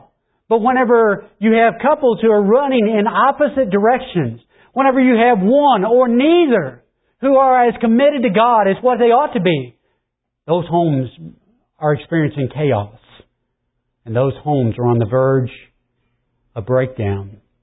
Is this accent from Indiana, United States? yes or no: yes; Paoli, Indiana, United States; Dawn lived in French Lick, Indiana, and I was from Paoli